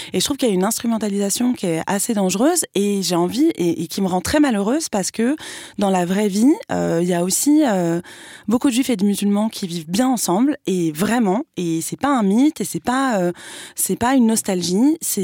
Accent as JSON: {"language": "French", "country": "France", "said": "moi c'est pas pareil, j'ai rien à voir avec Israël, je suis française"}